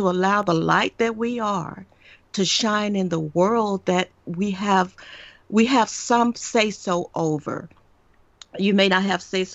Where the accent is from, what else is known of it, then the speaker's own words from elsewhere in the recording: the South, United States; People in the North don't see that, but we in the South do see it.